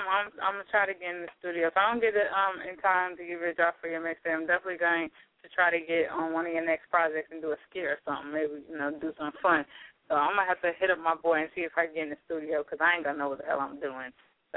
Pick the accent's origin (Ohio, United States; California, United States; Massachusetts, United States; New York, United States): New York, United States; so, you know, it's only right to do it back in my hometown. So definitely looking to do it in New York